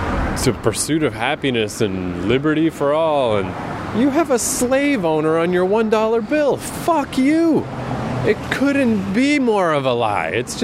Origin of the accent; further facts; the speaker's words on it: Canada; I'm gonna say I'm sorry because I'm Canadian.